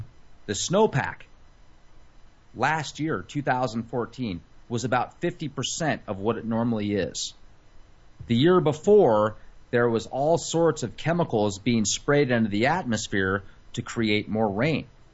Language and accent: English; Rocky Mountains, United States; And where I grew up in the Rocky Mountains, and I remember camping as a little kid.